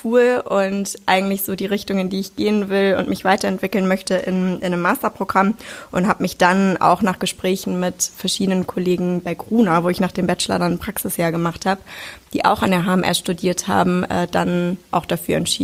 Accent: Darmstadt, Hesse, Germany; now in Hamburg, Germany; wir kommen beide aus Hessen, ich komme aus Darmstadt.

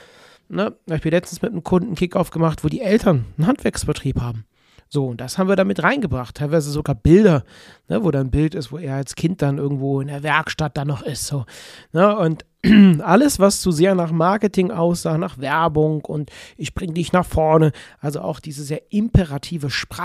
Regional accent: Cologne, North Rhine-Westphalia, Germany; accent: Kölsch; Jetzt kommt mein kölscher Akzent hier aus Köln durch.

